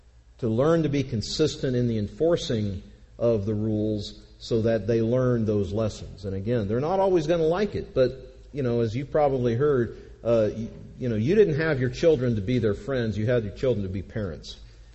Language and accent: English; California, United States; I can remember going through certain parts growing up in California, driving out toward the coast sometimes